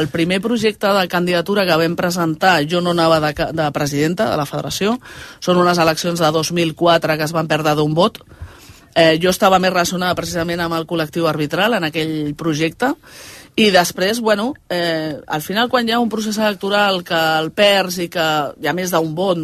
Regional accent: Viladecans, Catalonia, Spain; A Viladecans, que és d'on soc i on visc encara.

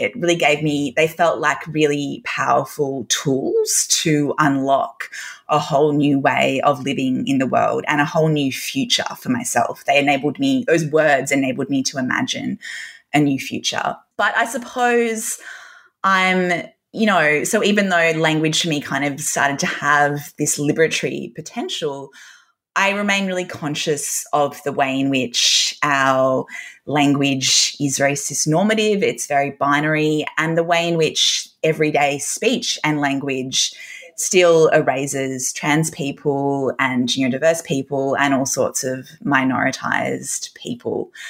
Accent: Newcastle, North East England, United Kingdom; I grew up in Newcastle in the 90s and the early 2000s.

